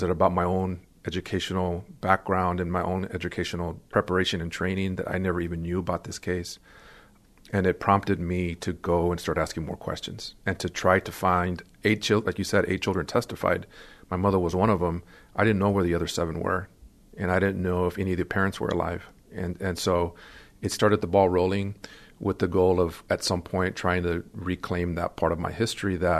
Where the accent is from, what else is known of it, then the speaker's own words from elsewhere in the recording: Kingsville, Texas, United States; I'm born and raised in Kingsville. You know, I think having gone through public schools in Texas and understanding Texas, you have to learn Texas history.